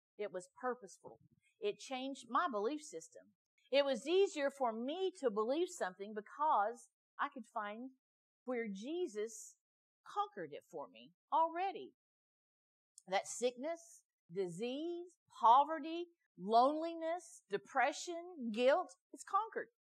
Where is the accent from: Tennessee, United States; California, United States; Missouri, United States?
Missouri, United States; So I told you I'm a show me girl. I'm truly from Missouri. I'm a show me girl.